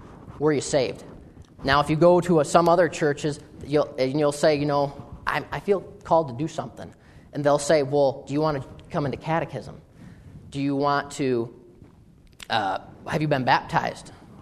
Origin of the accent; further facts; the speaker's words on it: Tawas City, Michigan, United States; So I was raised in Tawas City, Michigan, about an hour and a half north of here, if you speed. But I was raised in Tawas City. I was raised in a little Lutheran church